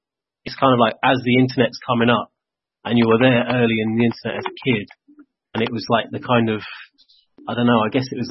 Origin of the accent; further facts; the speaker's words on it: London, United Kingdom; I guess you just say I'm from London.